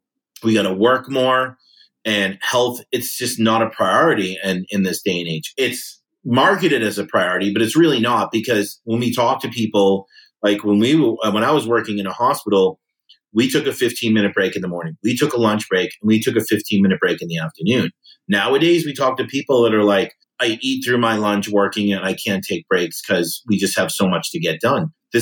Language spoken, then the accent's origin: English; East Coast, United States; We kind of say it because I'm from the East Coast, she's from the West Coast